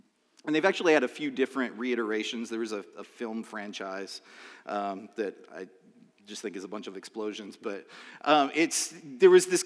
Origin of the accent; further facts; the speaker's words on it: Phoenix, Arizona, United States; I was remembering the time that I got ready to go to college, and I grew up in Phoenix